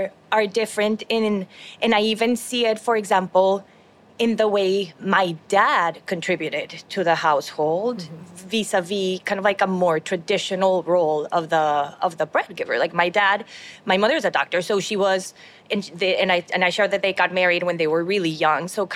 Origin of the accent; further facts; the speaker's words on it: Bogota, Bogotá, Colombia; I was Bogota. I was born and raised in Colombia in kind of like a traditional family.